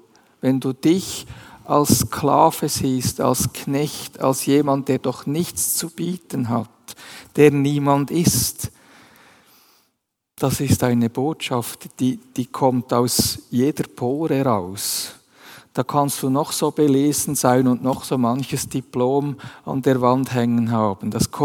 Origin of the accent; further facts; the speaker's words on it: Switzerland; Das sage ich als Schweizer.